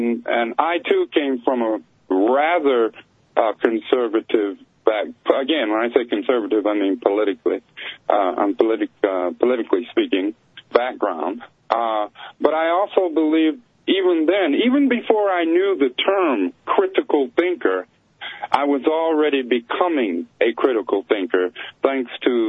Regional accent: East Coast, United States; also born or lived in California; Well, I was raised on the East Coast before going to California and finishing high school and going to college there.

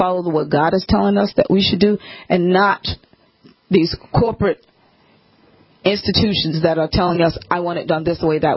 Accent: New York, United States; Actually, growing up in New York, it started then, because we grew up in the time of change, social change.

